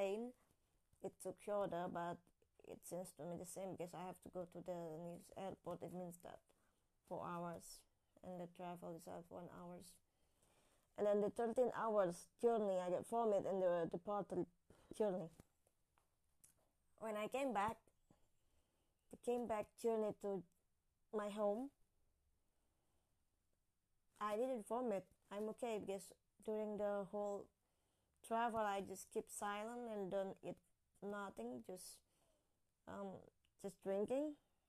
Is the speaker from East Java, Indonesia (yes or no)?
yes; East Java, Indonesia; I have to go back there in East Java, in my hometown.